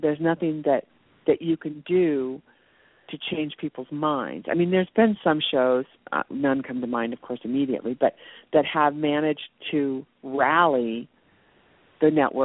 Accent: Midwest, United States; The hardest part for me has always been growing up in the Midwest.

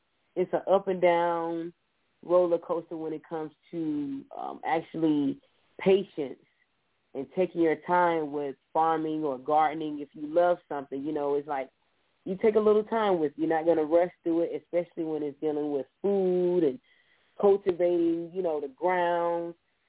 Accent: Georgia, United States; My whole perspective, yes, like growing up in Georgia, yes.

